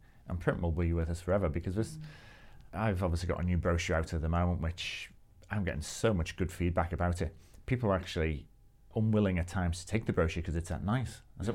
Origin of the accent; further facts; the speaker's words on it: Liverpool, North West England, United Kingdom; moved away as an adult; now in Perth, Australia; we've been over in Australia now for 3 years. Mm-hmm. You might be able to tell I'm from Liverpool.